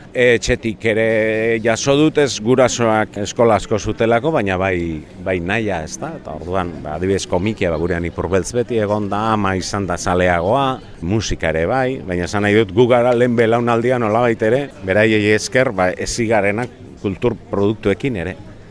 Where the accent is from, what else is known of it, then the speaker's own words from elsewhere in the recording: Durango, Basque Country, Spain; Durangarra naiz